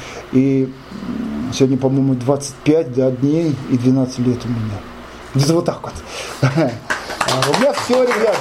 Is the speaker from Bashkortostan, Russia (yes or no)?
yes; Ufa, Bashkortostan, Russia; now in Moscow, Russia; А вот сижу, ребят, я все равно ваш, я уфимский, никуда я не денусь.